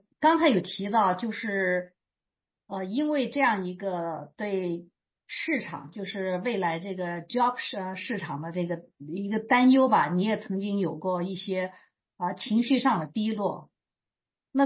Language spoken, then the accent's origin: Chinese; China; now in United States; 他一看我是中国人